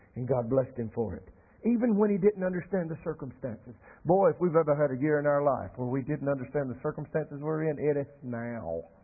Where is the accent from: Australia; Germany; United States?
United States; North Carolina; Now, I grew up in Cleveland County. I did not grow up necessarily in the mountains. I grew up in the foothills or the Western Piedmont, if you will.